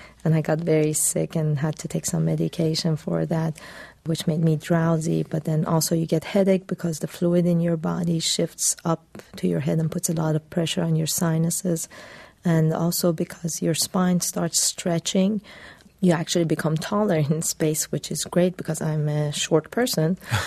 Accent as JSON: {"language": "English", "country": "Iran", "said": "I wanted to make sure that I showed that I came from Iran, and I wanted to show the world a different image of Iranians"}